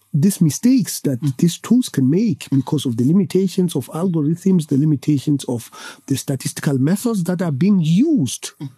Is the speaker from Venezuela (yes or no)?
no; South Africa; born there; also born or lived in United States / England; I was born here in South Africa, and in many ways, I am a South African at heart. It's not just a citizenship issue. I was born in the northern part of this country. I was educated in the United States, South Africa, and England.